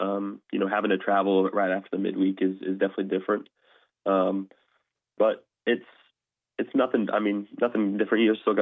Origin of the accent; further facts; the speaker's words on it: Texas, United States; I'm from Texas. I'm a Texas guy